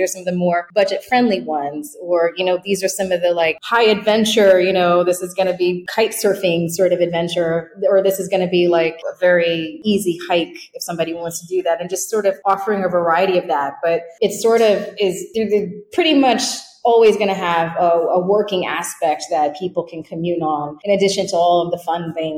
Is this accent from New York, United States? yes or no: yes; Bronx, New York, United States; born there; also born or lived in Brooklyn; I pretty much was living and working in Brooklyn. I was born in the Bronx.